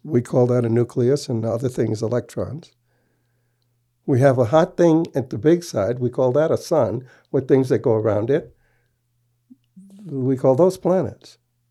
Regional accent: New York, United States; Well, I'm originally from New York, and I, you know, don't have a problem saying the ghettos of New York

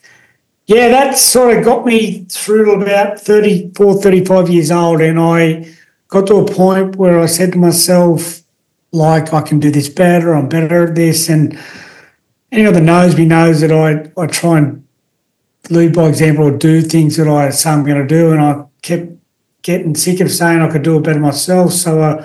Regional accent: Sydney, New South Wales, Australia; I was born and bred in the Sutherland Shire, down in Sydney. And, you know, I had a blue-collar working-class background with, you know, working-class family

